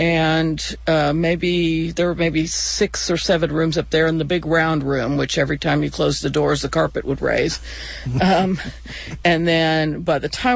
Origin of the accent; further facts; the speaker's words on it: Pittsburgh, Pennsylvania, United States; No, I'm from Pittsburgh.